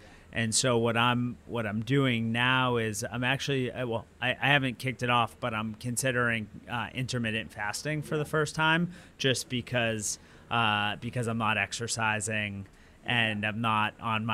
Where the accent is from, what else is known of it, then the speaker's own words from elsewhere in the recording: Swampscott, Massachusetts, United States; now in New York, United States; Little suburb, very, very closed off community, Swampscott, Massachusetts.